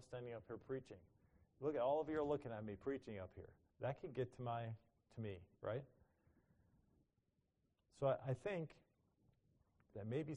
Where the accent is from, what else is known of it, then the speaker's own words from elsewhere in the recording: Chicago, Illinois, United States; I was from Chicago.